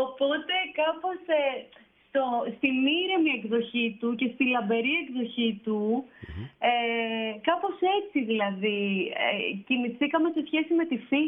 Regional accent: Avdira, Eastern Macedonia and Thrace, Greece; Και το τελευταίο 1,5 χρόνο ζω στα Άβδυρα, που είναι το χωριό μου στην Ξάνθη.

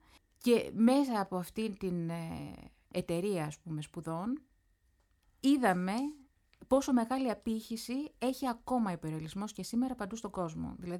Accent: Orchomenos, Central Greece, Greece; εγώ μεγάλωσα στον Ορχομενό Βιωτίας, σε μια εποχή στη δεκαετία του 80 που φυσικά ήταν πριν από το ίντερνετ.

